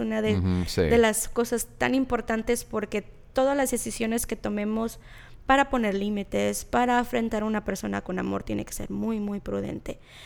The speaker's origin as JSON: {"language": "Spanish", "country": "Mexico", "said": "Yo soy de México, entonces yo lo he visto mucho en la cultura mexicana"}